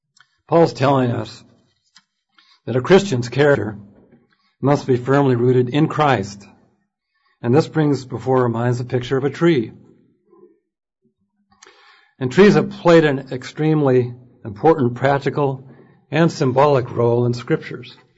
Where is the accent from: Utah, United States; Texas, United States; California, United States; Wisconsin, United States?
California, United States; native to my home state of California